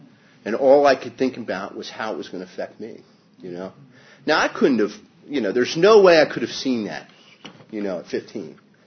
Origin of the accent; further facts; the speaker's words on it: Kensington, Maryland, United States; also born or lived in Washington, D.C.; but I grew up in Kensington, Maryland. And, you know, I was actually born in Washington, D.C. And then my family moved out to the suburbs.